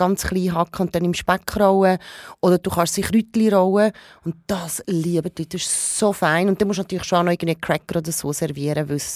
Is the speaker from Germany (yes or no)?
no; Parma, Emilia-Romagna, Italy; born there; German is a second language; ich bin halt mit einer wirklich sehr starken Essenskultur gross geworden. Ich bin in Parma geboren